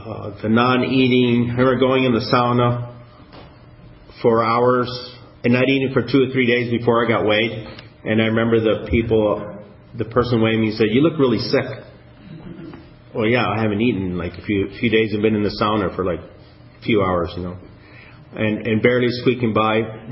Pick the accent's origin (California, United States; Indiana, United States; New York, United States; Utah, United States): New York, United States; New York City; born there; I was born in New York City. I have two older brothers and a younger sister.